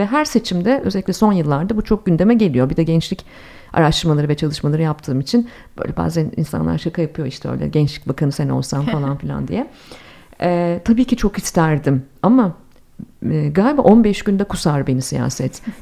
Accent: Ankara, Turkey; Türkiye'de ben zaten bir siyasi partinin gençlik kollarından yetişmeyim. Ankaralıyım. Ankara'da genel merkezde yetiştim. Cumhuriyet Halk Partisi genel merkezinde büyüdüm yani.

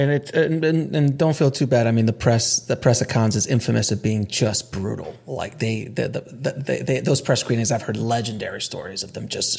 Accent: Jamaica, New York, United States; I was raised in Jamaica, Queens, you know, lived in an apartment. It was probably, I think, 500 square feet

